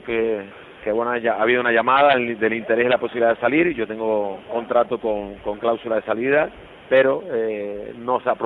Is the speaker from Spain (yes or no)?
yes; Canary Islands, Spain; accent: Canarian; aquí no se creen que sea español por mi manera de hablar canaria, y cuando llego a España, pues la verdad que ya esa jerga que tengo también México, venezolano y español, pues bastante curioso.